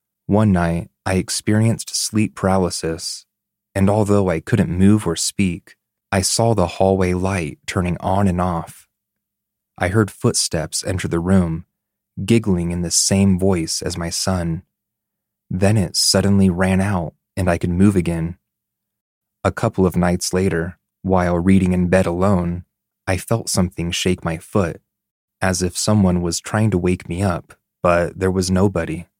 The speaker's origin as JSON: {"language": "English", "country": "Canada", "lives_now": "Denmark", "said": "I am Canadian, and my husband is Danish. We live in Denmark"}